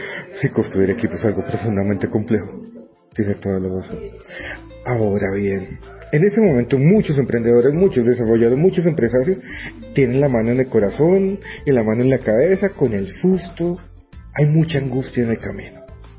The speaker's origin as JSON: {"language": "Spanish", "country": "Colombia", "said": "una mujer que me hace sentir muy feliz de que soy colombiano"}